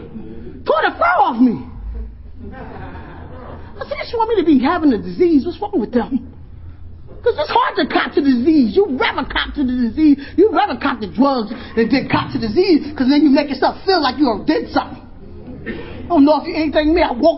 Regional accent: Philadelphia, Pennsylvania, United States; I come from North Philadelphia. We fight.

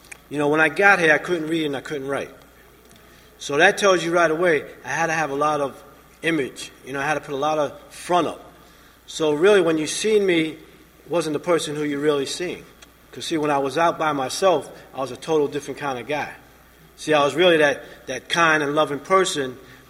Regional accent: Florida, United States; And I am from South Florida

